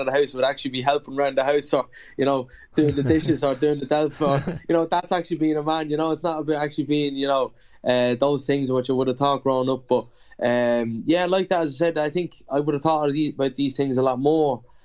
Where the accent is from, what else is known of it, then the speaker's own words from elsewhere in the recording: Ireland; especially where I grew up in Ireland